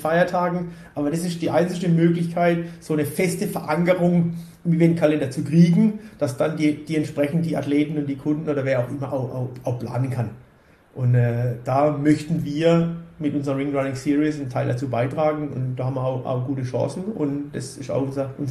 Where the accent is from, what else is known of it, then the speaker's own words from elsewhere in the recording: Ubstadt-Weiher, Baden-Württemberg, Germany; ich komme aus Ubstadt-Weiher, wer sich ein bisschen auskennt, das ist vom Hockenheimring 20 Kilometer weg. Somit gehört der Hockenheimring auch so ein bisschen zu meiner Heimat, zu meiner DNA.